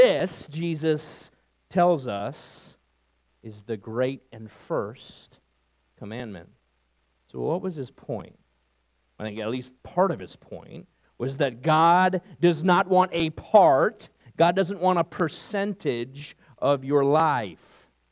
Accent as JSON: {"language": "English", "region": "New York", "country": "United States", "tie": "born or raised there", "said": "I like country too. It's grown on me since my days growing up in New York."}